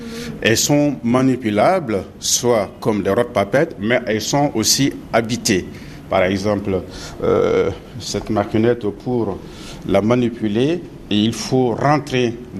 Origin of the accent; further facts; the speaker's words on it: Mali; Je suis malien à 200%. Et je travaille et habite à Bamako.